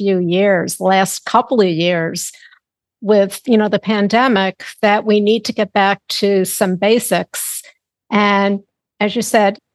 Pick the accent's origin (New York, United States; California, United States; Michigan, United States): New York, United States; I mean, I grew up in Long Island. Everyone was supposed to go to college.